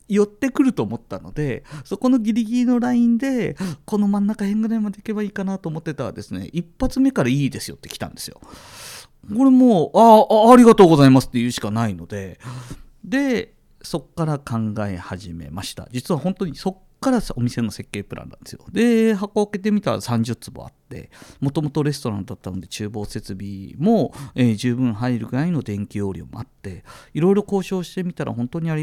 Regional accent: Sapporo, Hokkaido, Japan; 私の実家は札幌でジンギスカン屋をやってるんですが

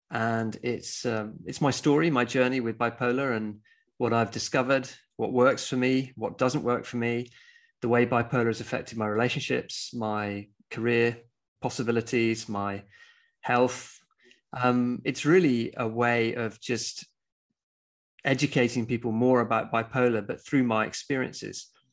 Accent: Scotland, United Kingdom; I was brought up in Scotland, in the countryside, very sort of beautiful places.

